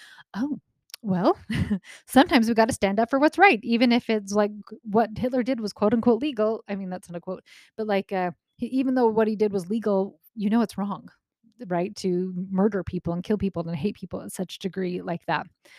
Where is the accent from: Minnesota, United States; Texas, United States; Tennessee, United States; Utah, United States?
Utah, United States; I grew up in Utah. I don't think there's ever been segregation in Utah.